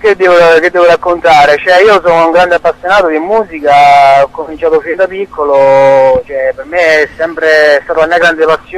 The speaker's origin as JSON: {"language": "Italian", "town": "Cassino", "region": "Lazio", "country": "Italy", "tie": "born or raised there", "said": "ma a Cassino, nel mio paese, l'abbiamo riproposto"}